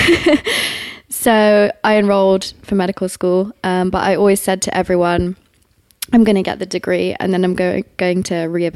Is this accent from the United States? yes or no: no; Highgate, London, United Kingdom; Yep, so I'm based in Chelsea. I've been around West London for a while. But I grew up in Highgate.